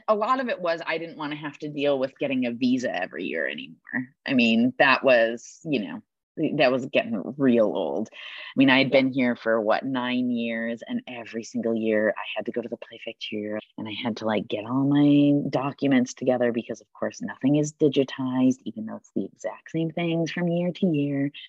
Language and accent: English; Wisconsin, United States; Sausages, because I'm from Wisconsin, so, you know, I love the smell of a sausage.